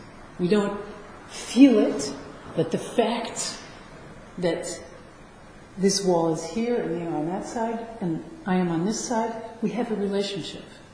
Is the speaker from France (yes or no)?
yes; France; English is a second language; I come from France, there are a lot of Portuguese people in France